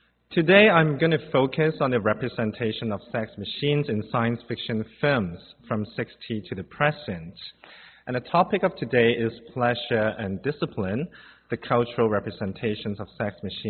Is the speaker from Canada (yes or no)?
no; Hong Kong; and I'm from Hong Kong, and I'm an artist and a curator